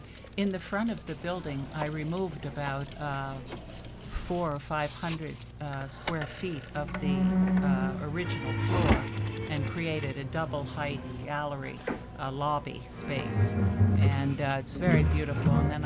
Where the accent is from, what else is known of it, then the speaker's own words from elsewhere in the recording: Manhattan, New York, United States; born there; I was born in Manhattan, but I spent a lot of time moving around as a kid and came back a few times.